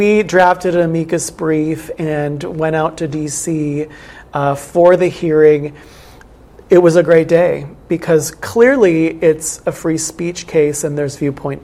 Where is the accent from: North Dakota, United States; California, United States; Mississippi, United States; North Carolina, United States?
North Dakota, United States; I grew up in Western North Dakota, went to a small little country Lutheran church on the prairie.